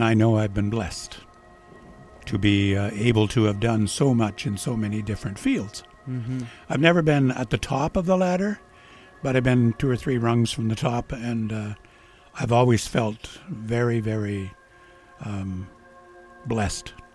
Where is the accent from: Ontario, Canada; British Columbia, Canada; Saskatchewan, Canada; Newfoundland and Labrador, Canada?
Ontario, Canada; also born or lived in Alberta; I'm a Canadian lad, born in Alberta, grew up in Ontario